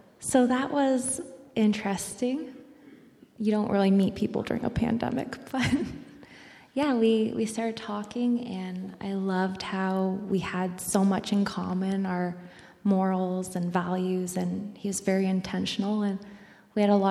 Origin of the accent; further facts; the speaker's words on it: Port Lambton, Ontario, Canada; I grew up in Port Lambton. That's kind of in between Chatham and Sarnia. I grew up on a farm, and I was blessed to have parents that valued the Christian faith.